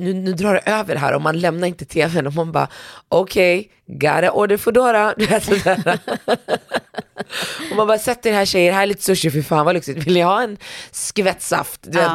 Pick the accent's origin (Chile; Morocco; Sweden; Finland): Morocco; Swedish is a second language; eller jag som marockan ens har uppmärksammat dem